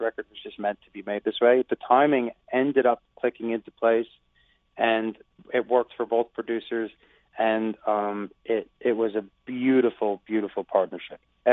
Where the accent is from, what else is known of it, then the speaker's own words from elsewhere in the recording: Long Island, New York, United States; I'm from Long Island, New York, so